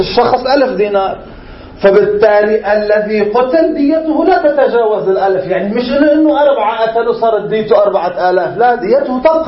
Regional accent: Lebanon

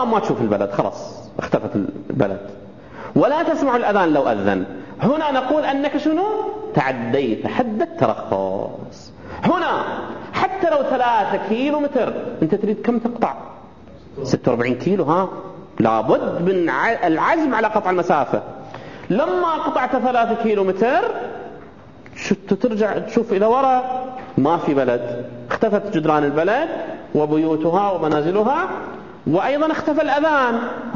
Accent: Saudi Arabia; أما في بلدان أخرى مثلا عندنا في السعودية كل المطارات خارج المدن

